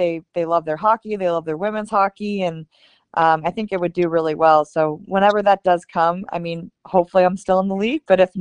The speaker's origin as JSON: {"language": "English", "region": "New York", "country": "United States", "tie": "born or raised there", "said": "it's because of the way I grew up in Western New York for sure."}